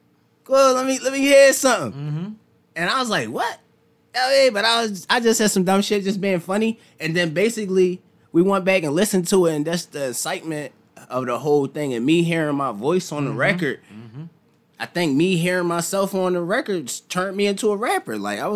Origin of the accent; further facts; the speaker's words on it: Philadelphia, Pennsylvania, United States; I'm an artist from Philly. I travel city to city performing